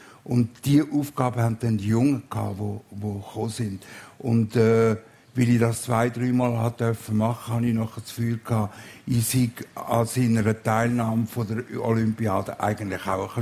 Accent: Gossau, St. Gallen, Switzerland; Und ich bin ja in Gossau aufgewachsen.

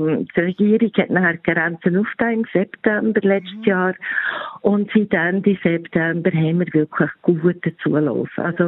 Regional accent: Switzerland; wie man das als Schweizer so macht

